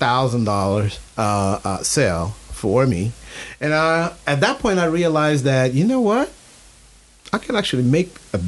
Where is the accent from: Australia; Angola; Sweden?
Angola; moved away; I was invited to go back to banking in my home country of Angola